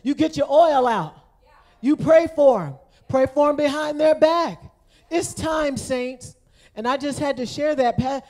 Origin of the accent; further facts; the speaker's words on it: Michigan, United States; In my hometown back in Michigan, there's been a lot of things going on, and it literally knocked me off my feet.